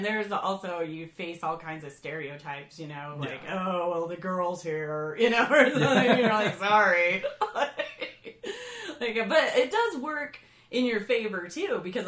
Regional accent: Utah, United States; because I always bring up that I'm from Utah, and I always kind of talk about it, because I write these Mormon jokes

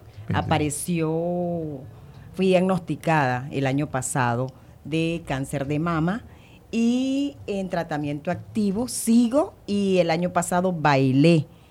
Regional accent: Maracaibo, Zulia, Venezuela; now in Colombia; De Maracaibo, el estado Zulia. Orgullosamente venezolana.

